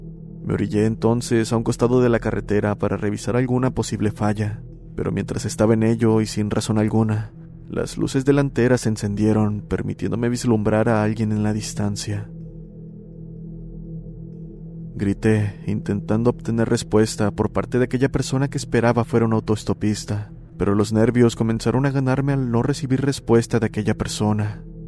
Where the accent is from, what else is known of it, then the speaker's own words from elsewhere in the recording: Nuevo Laredo, Tamaulipas, Mexico; soy de Nuevo Laredo, Tamaulipas